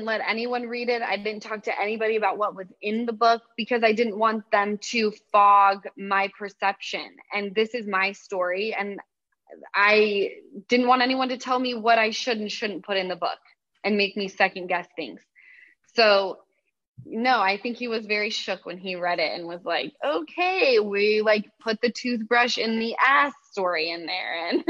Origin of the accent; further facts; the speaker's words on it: Utah, United States; You know, like … from Utah.